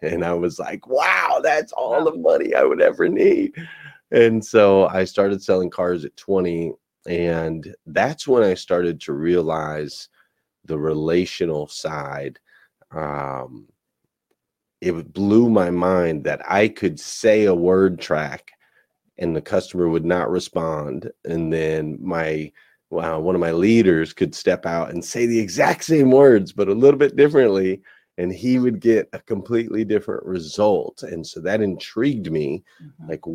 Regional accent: Flagstaff, Arizona, United States; So I grew up in Flagstaff, Arizona. That's where I spent most of my years, very early years. My dad was in the military.

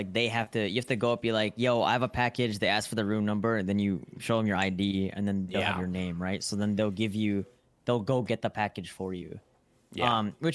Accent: Chicago, Illinois, United States; I'm not even a Bears fan, dude, and I was born and raised in Chicago.

